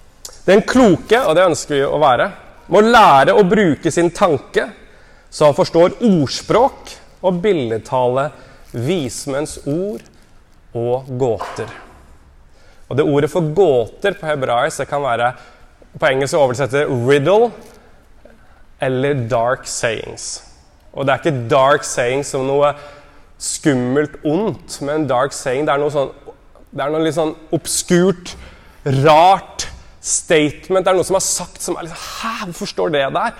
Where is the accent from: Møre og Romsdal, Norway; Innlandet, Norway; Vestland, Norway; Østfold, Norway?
Innlandet, Norway; Grimerud; also born or lived in Oslo; nå bodde i Oslo, men nå vi flyttet tilbake en kilometer fra der jeg vokste opp på Grimerud